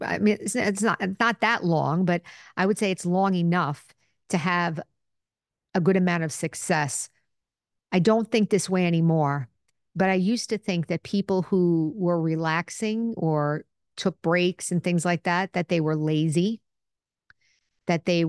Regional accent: Northeast, United States; I was brought up here in the United States and in the Northeast

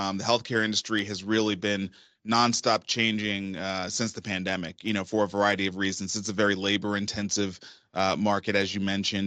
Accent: Brooklyn, New York, United States; It was my first sport growing up in Brooklyn, New York.

